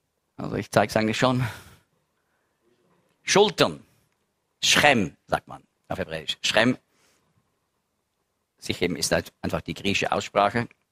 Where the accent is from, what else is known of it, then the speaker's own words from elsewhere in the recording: Switzerland; Und dann habe ich gesagt, wir sind Schweizer